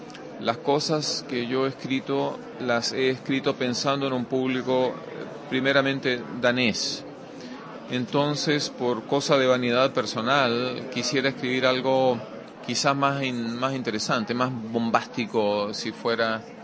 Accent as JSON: {"language": "Spanish", "country": "Chile", "also_born_or_lived": "Buenos Aires", "moved": "as an adult", "lives_now": "Denmark", "said": "Cuando me fui de Chile, a raíz del golpe militar en Chile"}